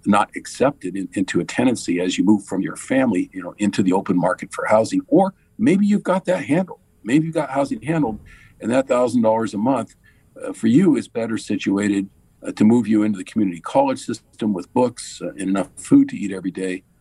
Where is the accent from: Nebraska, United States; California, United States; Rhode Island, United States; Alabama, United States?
California, United States; San Jose; But I grew up in East San Jose.